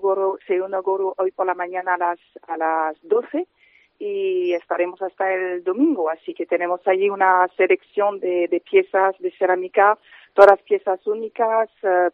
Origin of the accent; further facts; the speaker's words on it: Asturias, Spain; somos 8 asturianos